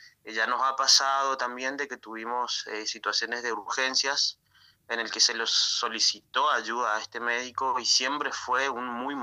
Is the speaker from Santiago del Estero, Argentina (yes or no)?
no; Misiones, Argentina; now in Santo Tomé, Argentina; yo soy misionero, no soy de Santo Tomé, estoy ahí viviendo acá actualmente hace 5 años y medio, porque estoy estudiando en la facultad